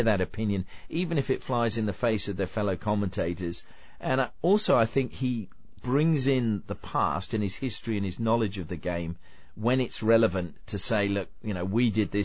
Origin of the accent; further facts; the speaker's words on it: England, United Kingdom; when I was growing up in England